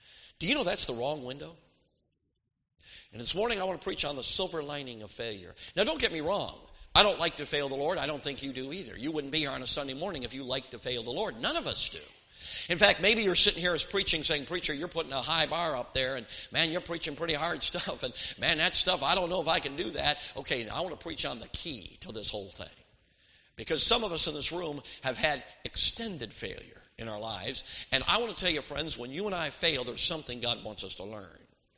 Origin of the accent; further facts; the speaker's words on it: Chicago, Illinois, United States; I grew up in Chicago. I hate to admit it, but I'm a Chicago fan and everything.